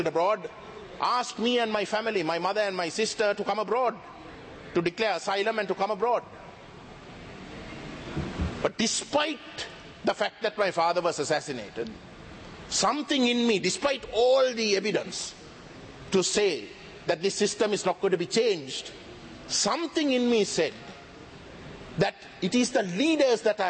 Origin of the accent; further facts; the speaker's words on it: Colombo, Western Province, Sri Lanka; as an individual who was born and bred in Colombo in the south, as an individual who has some of my closest friends as being Sinhalese